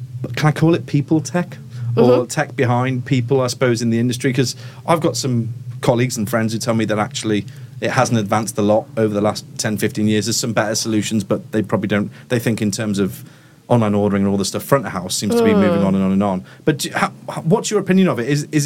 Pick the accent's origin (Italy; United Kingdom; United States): United Kingdom; Liverpool, North West England; I'm from Liverpool originally.